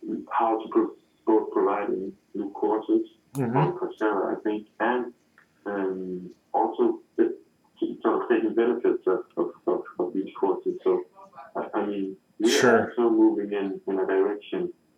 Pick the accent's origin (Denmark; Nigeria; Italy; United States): Denmark; Capital Region of Denmark; now in Copenhagen, Denmark; I'm from Denmark. I live in Copenhagen, and I guess we get money to study in Denmark.